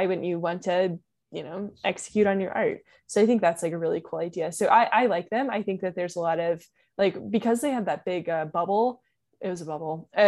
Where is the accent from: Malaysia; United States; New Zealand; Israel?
United States; Kentucky; Okay. Yeah, I mean, so like I'm from Kentucky, and like it was very normal to like always see a dollar store like at almost every corner